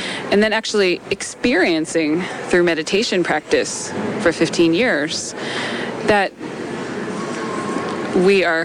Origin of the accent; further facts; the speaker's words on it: Canada; I'm Canadian